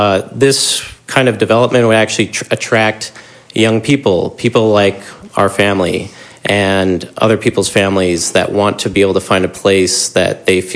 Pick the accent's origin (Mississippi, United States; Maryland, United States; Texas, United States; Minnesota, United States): Minnesota, United States; I come from the Midwest, from the Twin Cities, where there was a high emphasis on community and on the arts.